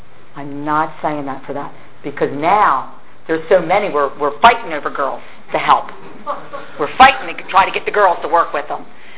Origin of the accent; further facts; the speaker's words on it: Delaware, United States; I'm like, I'm from Delaware. But I was in Colorado, but I'm from Delaware.